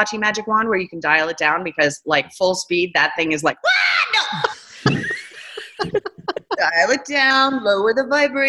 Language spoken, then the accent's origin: English; San Francisco, California, United States; I'm from San Francisco, and I'm definitely not vanilla.